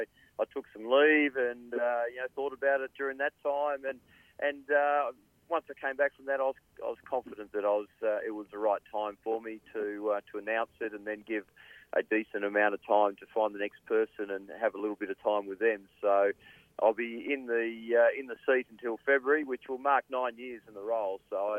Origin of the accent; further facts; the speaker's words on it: Tasmania, Australia; I know that as a junior growing up in Tasmania, it was get to the AIS or bust.